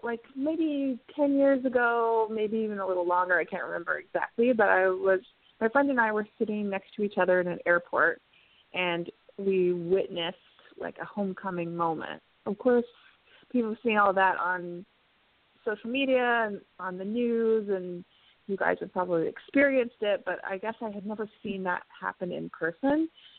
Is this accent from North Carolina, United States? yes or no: yes; North Carolina, United States; Oh, and I'm also originally from North Carolina, so I was hearing you guys talk about Fort Bragg and the hurricane and all that.